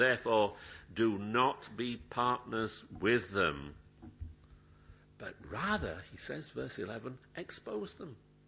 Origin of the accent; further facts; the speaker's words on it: Yorkshire and the Humber, United Kingdom; I'm actually, and you know this, I've said it before, I'm a Yorkshireman.